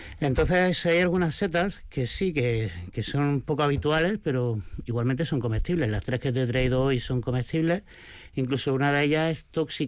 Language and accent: Spanish; Almería, Andalusia, Spain; yo soy de Almería y yo me formé principalmente en Sierra Nevada, en la Sierra de Cazorla